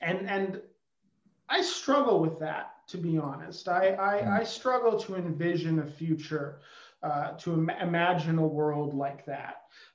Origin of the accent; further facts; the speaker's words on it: Canada; As a Canadian, I can't help but toot the Canadian horn.